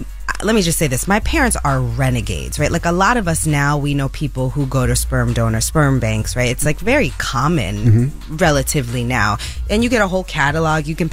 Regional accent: New York City, New York, United States; Born and raised in the Bronx.

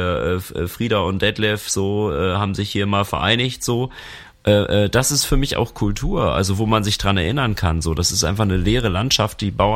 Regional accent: Bremen, Germany; ich komme aus Norddeutschland, ich bin ja eigentlich Bremer Jung. Und in meiner Kindheit gab es da noch ganz, ganz viel Weiden

